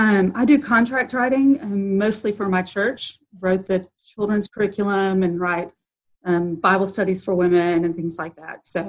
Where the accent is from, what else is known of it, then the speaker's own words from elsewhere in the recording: Texas, United States; so I'm originally from West Texas, near the Odessa Permian High School region where the whole thing was set off.